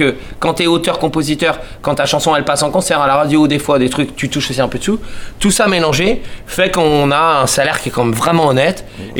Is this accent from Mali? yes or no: no; France; On est français de race. On est des purs sang français.